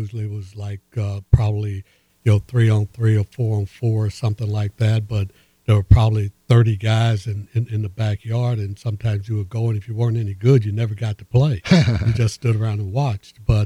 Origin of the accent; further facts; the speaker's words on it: Indianapolis, Indiana, United States; we grew up in Hallville on the west side of Indianapolis.